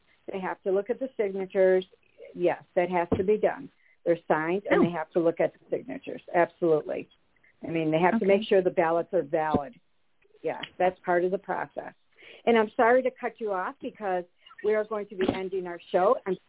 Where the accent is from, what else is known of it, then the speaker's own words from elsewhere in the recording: Michigan, United States; from Michigan.